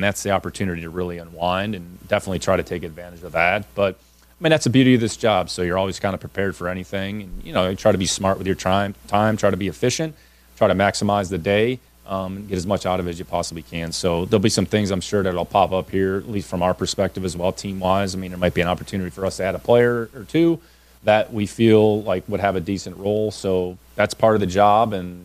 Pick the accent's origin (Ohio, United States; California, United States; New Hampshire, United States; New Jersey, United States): Ohio, United States; Cleveland; We're both from Cleveland.